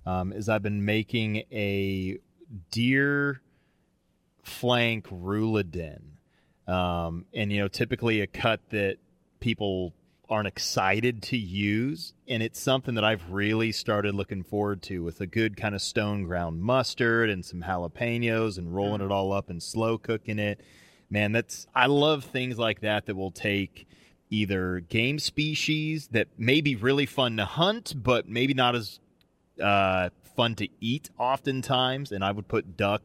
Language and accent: English; Colorado, United States; also born or lived in Idaho; I grew up out west. I'm from Colorado and Idaho originally.